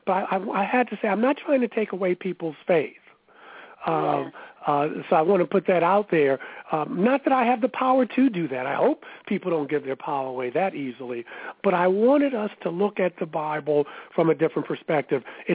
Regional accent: Baltimore, Maryland, United States; I'm of Cherokee, African, and British descent. I grew up in Baltimore, Maryland, to parents who were American Baptist

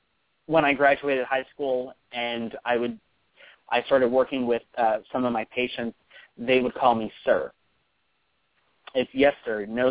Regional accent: New York, United States; Like, I'm from Long Island, and every once in a while I'll say a word.

